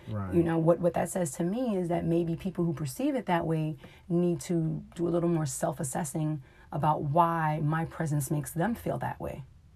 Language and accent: English; Brooklyn, New York, United States; But, okay, so I'm from New York. I'm going to say that. And I grew up in Bed-Stuy.